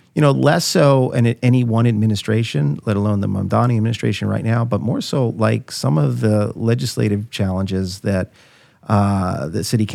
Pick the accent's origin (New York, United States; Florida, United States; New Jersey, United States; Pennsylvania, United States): New York, United States; Brooklyn; growing up in Brooklyn, 70s, 80s, and 90s, I never would have, you know, we were hesitant to even tell people we're from Brooklyn back then.